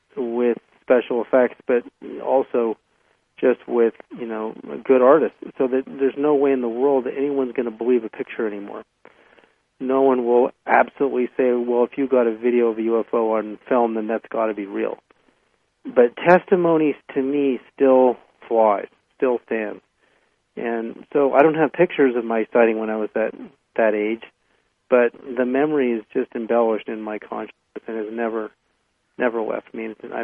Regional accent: Berkeley, California, United States; when I was 7 years old, growing up in Berkeley, California, my family were all Canadian Ukrainians. Growing up in Berkeley in the 1960s, in 1967, 68

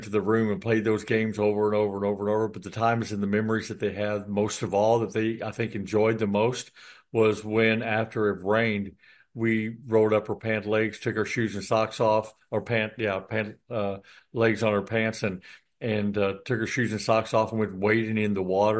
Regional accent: Illinois, United States; I grew up in Illinois.

